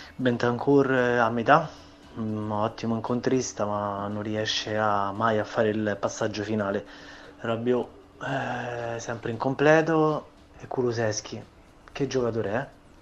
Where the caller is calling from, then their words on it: Rome, Lazio, Italy